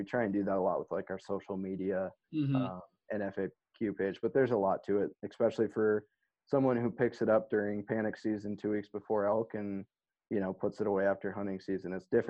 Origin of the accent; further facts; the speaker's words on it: Montana, United States; I was born and raised in Montana